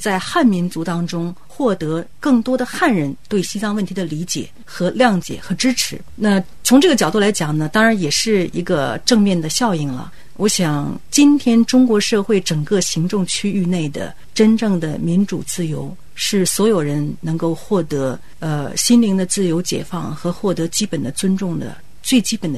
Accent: Canada; 因为我是来自加拿大嘛，那么加拿大也有一个魁省独立的问题

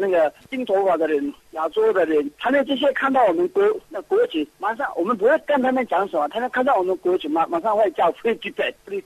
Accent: Tibet, China; 我们西藏人流亡在外面

